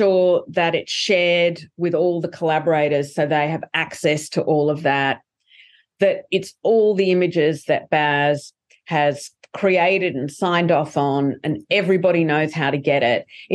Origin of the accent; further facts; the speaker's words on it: Australia; We're Australians. We're not American. It's not our cultural media.